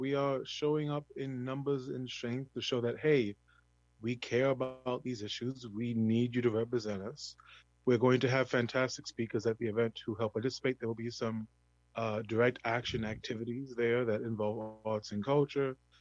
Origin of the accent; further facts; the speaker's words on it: Bronx, New York, United States; Oh, in the Bronx, where I'm coming from the Hunts Point, we have mass agreement on this, right?